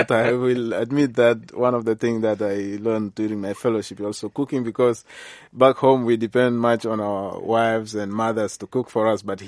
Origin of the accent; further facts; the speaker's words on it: South Sudan; Because we are coming from South Sudan, which is 45 to 50 degrees, so you are like in hell.